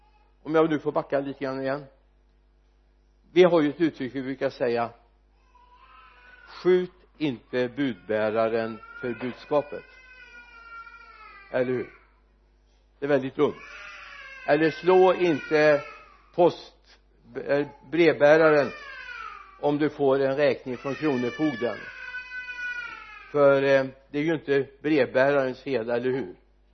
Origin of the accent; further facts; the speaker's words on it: Mariestad, Västra Götaland County, Sweden; Satt jag på teatern hemma i Mariestad